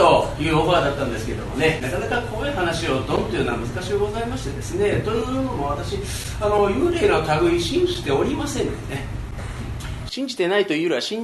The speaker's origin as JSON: {"language": "Japanese", "region": "Kagawa", "country": "Japan", "said": "僕香川県出身ですから香川県の方言になりますけど"}